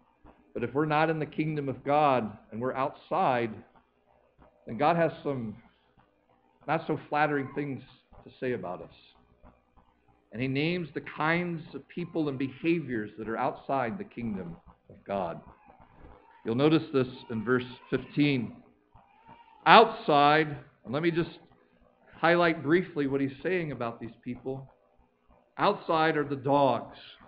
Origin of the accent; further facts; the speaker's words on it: North Carolina, United States; I grew up in the Smoky Mountains of Western North Carolina.